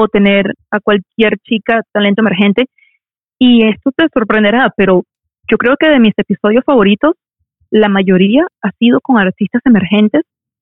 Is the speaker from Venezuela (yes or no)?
yes; Venezuela; moved away as an adult; now in New York, United States; crecí como activista político en Venezuela. Luego, cuando me mudo a Nueva York, por razones obvias, ¿no? Que me voy de Venezuela, como todo inmigrante